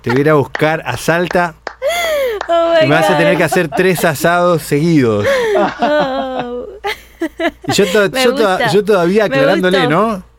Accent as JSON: {"language": "Spanish", "country": "Colombia", "said": "aplicación en Colombia, y quiero invitarte, Gabriel, quiero invitarte a que vengas, no sé, a un evento en mi país."}